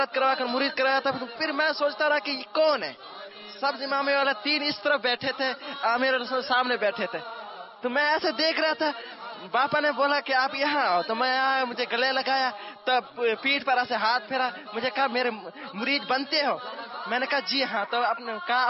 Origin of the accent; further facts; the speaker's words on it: Barkhan, Balochistan, Pakistan; میں بار خان سے آیا ہوں، بلوچستان سے۔